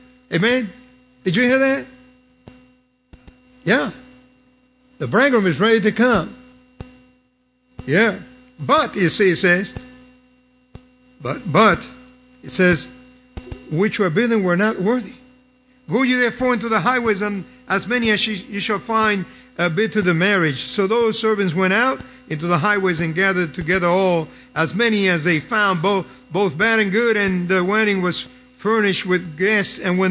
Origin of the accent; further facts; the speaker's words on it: New York, United States; we grew up in Greater New York